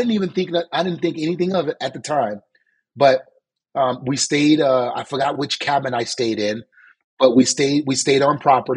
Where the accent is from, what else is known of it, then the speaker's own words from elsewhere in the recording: the South, United States; You know, I'm from the South, and you know, you see racism and you see stuff the way it is.